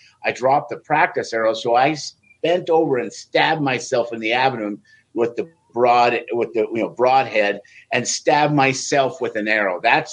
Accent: Wyoming, United States; So it was always a challenge for us growing up. For me growing up in Wyoming, it was.

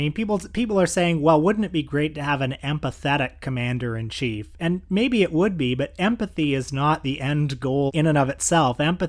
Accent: Canada; Nothing is for me. I'm Canadian.

